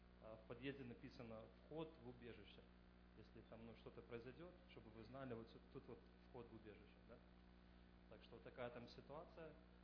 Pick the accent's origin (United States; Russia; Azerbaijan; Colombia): United States; Потому что как бы я вырос в Америке, живу в Америке